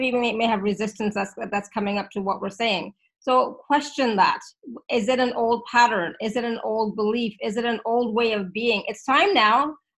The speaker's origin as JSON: {"language": "English", "country": "India", "said": "They said meditating because I'm Indian, right? So that's what we do."}